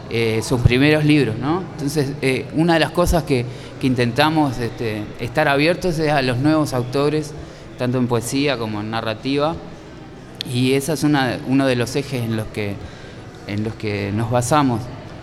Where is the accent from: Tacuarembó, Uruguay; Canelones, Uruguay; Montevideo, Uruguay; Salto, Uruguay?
Salto, Uruguay; soy compatriota, coterráneo de Marosa, que es de Salto, y conozco bien esos paisajes